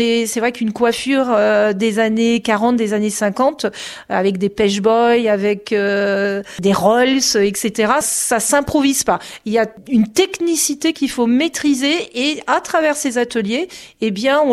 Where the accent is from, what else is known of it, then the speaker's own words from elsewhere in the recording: Poncé-sur-le-Loir, Pays de la Loire, France; Mais effectivement, Tours, ça fait loin. On est déjà de Poncé-sur-le-Loire, on est quand même à une bonne heure, on va dire